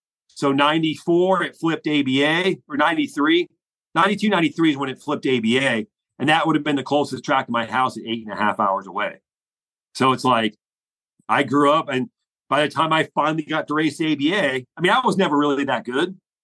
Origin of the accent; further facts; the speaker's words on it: Florida, United States; I grew up in Florida. It was NBL.